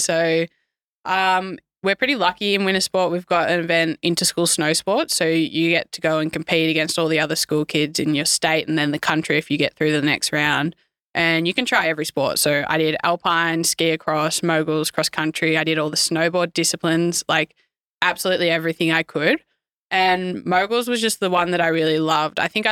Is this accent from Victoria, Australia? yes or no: yes; Barwon Heads, Victoria, Australia; also born or lived in Cairns; I was born up in Cairns and then we moved back to Victoria when I was about 9 months old, lived in the outer suburbs of Melbourne and moved to Barwon Heads where I now live when I was about 3 years old. And so been there ever since. So that's Surf Coast in Victoria.